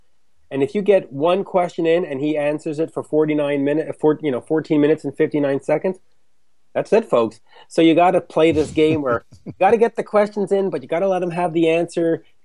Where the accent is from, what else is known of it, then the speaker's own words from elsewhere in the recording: Canada; And it was remarkable to me as a Canadian that the folks that need to, you know, to die in dignity is important.